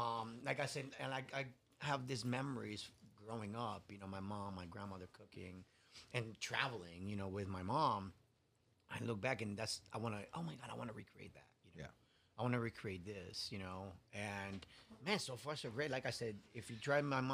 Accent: Guavate, Puerto Rico; Yeah, I'm Puerto Rican, like Jibaro. Like, I was born in Puerto Rico. I grew up in Guabate, which is like the lechon capital of the world.

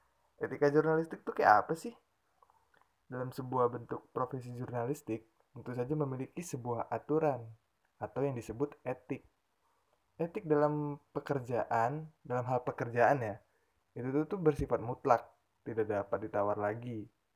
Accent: Lampung, Indonesia; Saya adalah mahasiswa KPI. Asal saya dari Lampung.

